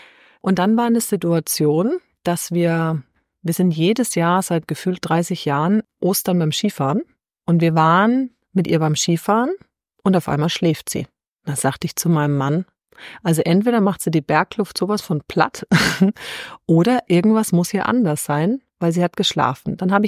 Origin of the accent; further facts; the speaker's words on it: Bavaria, Germany; aus meiner Heimatregion, das ist ins nördlichste Bayern